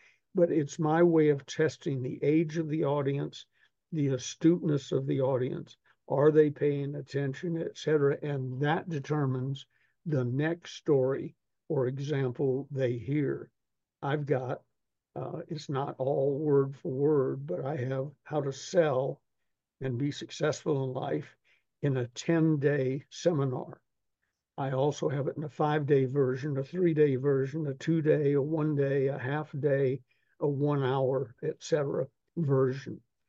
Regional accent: Southern United States, United States; I'm a Southerner. We tell stories.

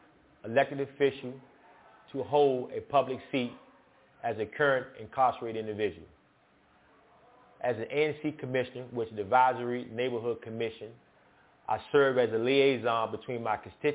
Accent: Washington, District of Columbia, United States; I come from Washington, D.C., come from Southeast, Ward 8. Growing up there, I had many examples.

